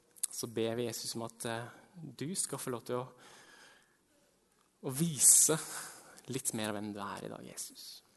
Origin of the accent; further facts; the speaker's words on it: Hamar, Innlandet, Norway; for jeg kommer fra Hamar.